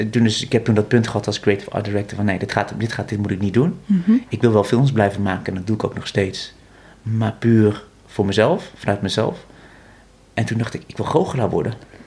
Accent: Vught, North Brabant, Netherlands; born there; ik ben geboren in Vught.

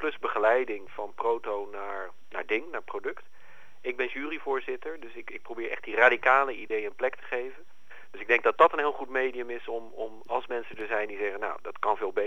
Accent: Netherlands; now in Japan; we als Nederlander vrij nuchter zijn.

